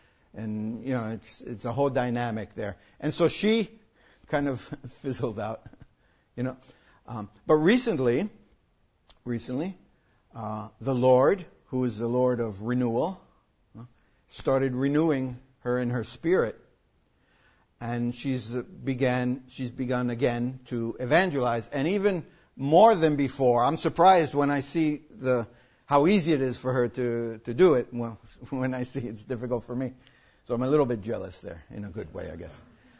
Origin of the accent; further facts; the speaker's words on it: United States; And me being an American, it's very hard for her to get a visa